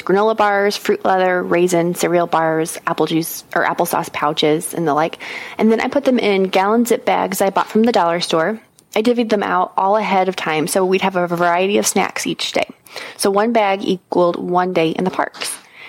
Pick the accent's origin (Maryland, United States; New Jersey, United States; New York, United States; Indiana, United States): Indiana, United States; from Indiana